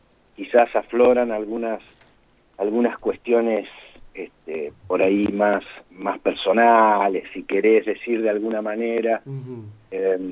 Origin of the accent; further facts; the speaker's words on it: Junín, Buenos Aires Province, Argentina; De Junín, provincia de Buenos Aires.